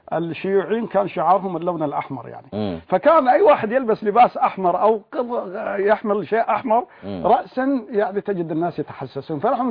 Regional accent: Syria; أن يزول الطاغية عندنا في سوريا قريبا،

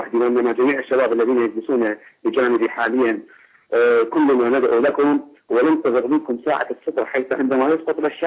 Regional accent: Baghdad, Baghdad Governorate, Iraq; نعم أنا من بغداد كنا في بغداد أنا من حي المنصور

